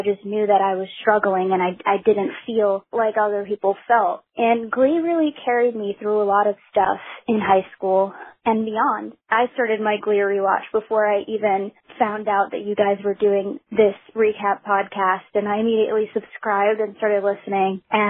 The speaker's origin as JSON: {"language": "English", "region": "Louisiana", "country": "United States", "said": "I'm from Louisiana."}